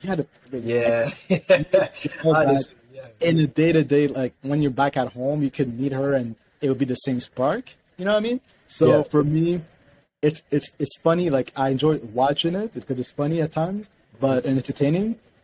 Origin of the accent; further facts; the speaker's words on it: Canada; I told them I'm from Canada.